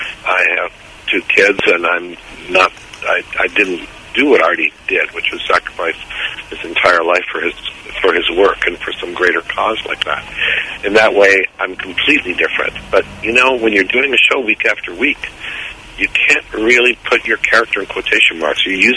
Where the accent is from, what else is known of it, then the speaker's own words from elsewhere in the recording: Canada; Also because I'm Canadian originally, and it was Canadian.